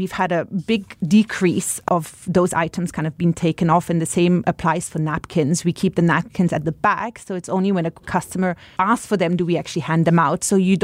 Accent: Singapore; So I think it was more for us when we moved back to Singapore. So mm-hmm. we grew up in Singapore. We mm-hmm. moved back after a few years.

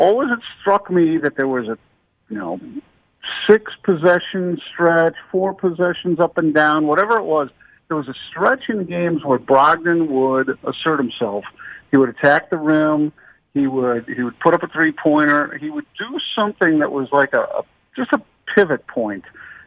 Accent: Chicago, Illinois, United States; keep in mind my background. I grew up in Chicago. I started out, I guess, my first affinity was for the Chicago Cubs.

